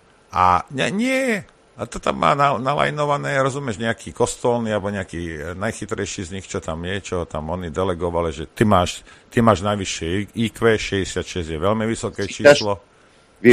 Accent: Banská Bystrica Region, Slovakia; Poviem, ja som Stredoslovák, hej? Banská Bystrica bola vždy moje krajské mesto.

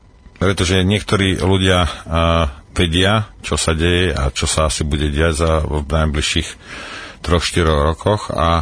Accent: Lučenec, Banská Bystrica Region, Slovakia; nakoľko som z Lučenca

